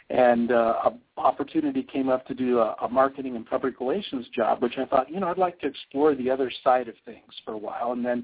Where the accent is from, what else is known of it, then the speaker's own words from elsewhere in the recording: Iowa, United States; also born or lived in Los Angeles; When I was very young, growing up in Los Angeles and then growing up in central Iowa, we lived next door to the TV weatherman